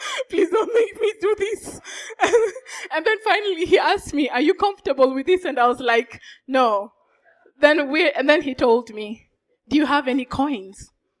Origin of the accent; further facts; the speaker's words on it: Kenya; And you know, as a Kenyan, I'm like, that is not punishment.